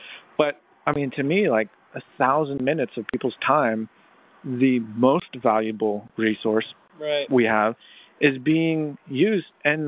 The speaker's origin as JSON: {"language": "English", "town": "Nashville", "region": "Tennessee", "country": "United States", "lives_now": "Ventura County, United States", "said": "I'm from Nashville, so I know there's a difference between Southern California and Four Seasons."}